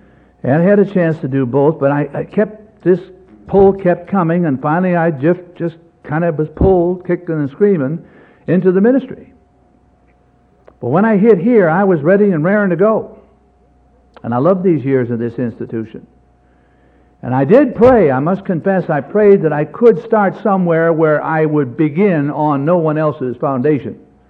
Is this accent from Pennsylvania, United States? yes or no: yes; Pittsburgh, Pennsylvania, United States; I liked that, though, too. I was raised in Pittsburgh.